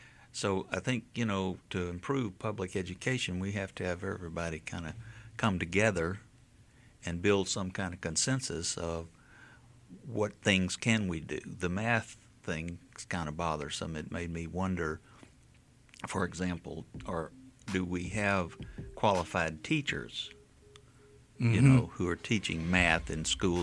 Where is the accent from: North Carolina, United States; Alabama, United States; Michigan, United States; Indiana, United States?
Alabama, United States; Mobile; Well, of course, I grew up in Mobile and attended public school here at Oakdale, Maryvale, Maines Junior High, graduated from Murphy High School.